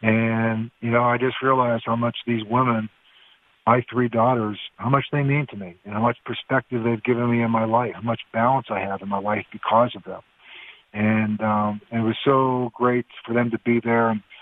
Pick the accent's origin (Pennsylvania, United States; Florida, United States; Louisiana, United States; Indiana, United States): Pennsylvania, United States; Pittsburgh; You know, I grew up in Pittsburgh, and my coach went back there and coached.